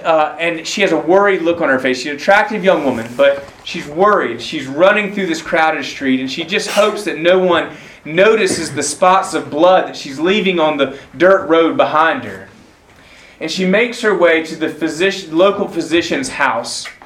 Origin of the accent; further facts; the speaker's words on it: Jacksonville, Florida, United States; I'm from Jacksonville, Florida. The mountains there are not as big as they are here.